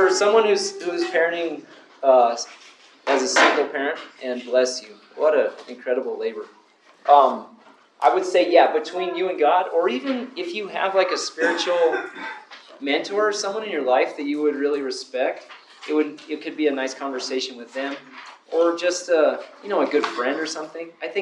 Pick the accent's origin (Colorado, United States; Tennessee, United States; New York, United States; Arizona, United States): Colorado, United States; Alamosa; I'm actually from Alamosa. I was born and raised in Alamosa.